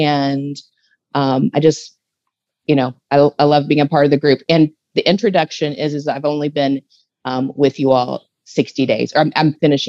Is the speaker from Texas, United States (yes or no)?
yes; Dallas, Texas, United States; So I'm from Dallas, and we try to get up here a couple of times, you know, every other year.